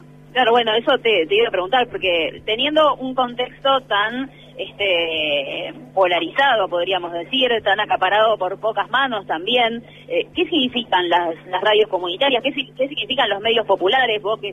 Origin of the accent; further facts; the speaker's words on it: Viedma, Río Negro, Argentina; Sí, yo soy de Viedma, de Río Negro.